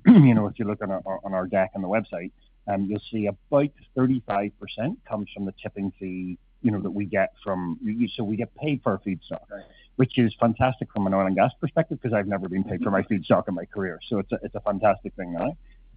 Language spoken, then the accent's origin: English; Ireland; now in Canada; So as you may hear from my accent, I'm actually not from Canada, originally from Ireland